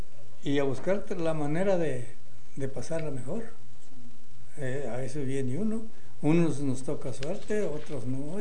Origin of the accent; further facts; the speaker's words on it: Mexico; now in United States; El único que no la pude hacer en México, por eso me vine para acá. Si la haya podido hacer en mi tierra, no vengo, sí.